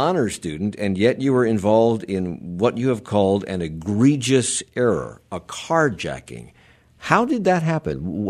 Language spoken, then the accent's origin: English; Alexandria, Virginia, United States; You grew up, I grew up in Alexandria